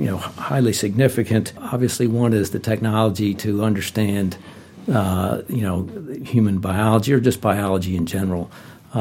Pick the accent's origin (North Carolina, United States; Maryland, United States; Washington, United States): Maryland, United States; Baltimore; I grew up in Baltimore. I was actually born up the street here at Johns Hopkins Hospital.